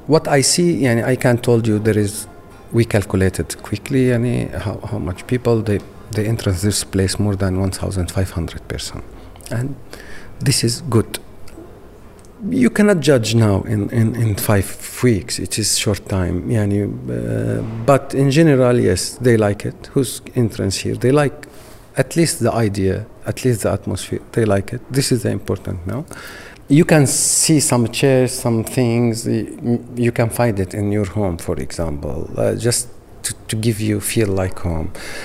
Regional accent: Syria; English is a second language; now in Amsterdam, Netherlands; I'm from Syria.

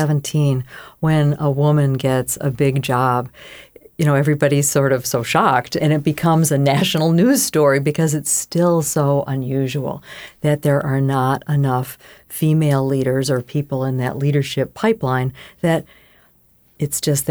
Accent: Michigan, United States; I mean, I'm from Michigan. Okay, that was one of the key states in this last election.

